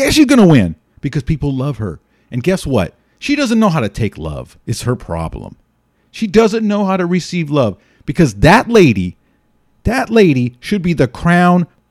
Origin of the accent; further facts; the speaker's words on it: Castro Valley, California, United States; Oh, because before I'm saying that I was from Castro Valley.